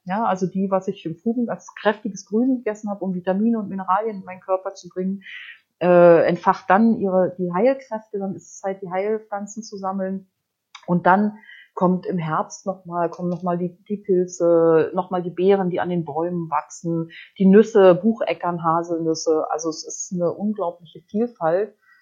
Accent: Baltic coast, Germany; Ich bin ja an der Ostsee aufgewachsen und angeln. Also ich bin auch mit der Angel in der Hand geboren, so ungefähr.

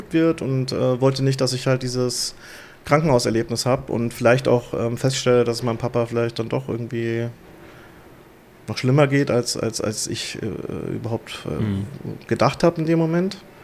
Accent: Kelsterbach, Hesse, Germany; also born or lived in Frankfurt; Also ich bin aufgewachsen in Kelsterbach, geboren in Frankfurt am Main.

